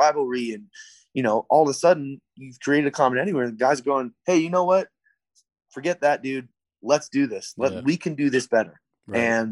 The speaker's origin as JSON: {"language": "English", "town": "Tucson", "region": "Arizona", "country": "United States", "tie": "born or raised there", "said": "5.5 hours away from my hometown in Tucson in San Diego"}